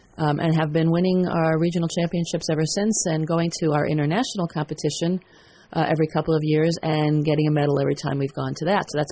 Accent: New York City, New York, United States; No, I'm originally from New York City.

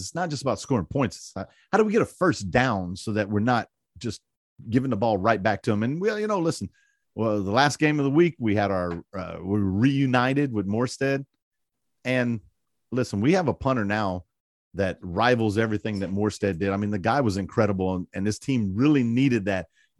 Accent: Louisiana, United States; moved away as an adult; I was born and raised in Louisiana. Then I moved away in the military

